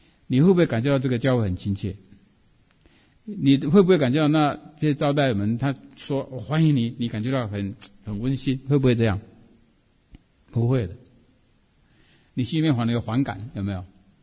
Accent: Taiwan; 尤其我们从台湾来的，

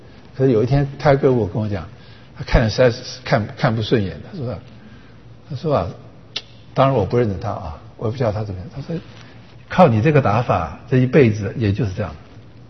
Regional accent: Taiwan; moved away as an adult; now in United States; 因为我基本上我头二十几年在中国长大，在台湾长大，我常常说我是中国人，其实我也是美国人。我在美国住时间比中国还久

